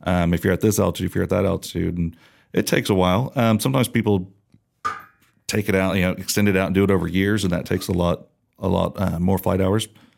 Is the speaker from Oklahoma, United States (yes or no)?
yes; Oklahoma, United States; I'm from Oklahoma. Dad, you like OU. I'll go to Oklahoma State just to piss you off.